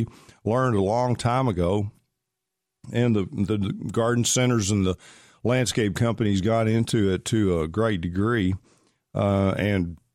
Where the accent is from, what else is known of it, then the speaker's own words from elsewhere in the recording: Pittsburgh, Texas, United States; There was a train crash or car spill, a train car spill in my hometown of Pittsburgh when I was a kid. Pittsburgh, Texas, right on the golf course